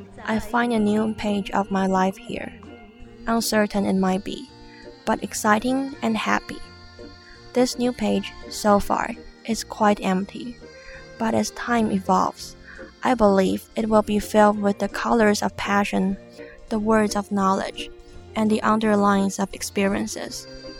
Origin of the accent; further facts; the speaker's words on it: Taiwan; English is a second language; now in Columbus, United States; Back in my home country, Taiwan, life felt safe. It was like living in a little crystal ball from where I looked out upon the world. But here, in Columbus, Ohio, I have stepped out of my comfort zone.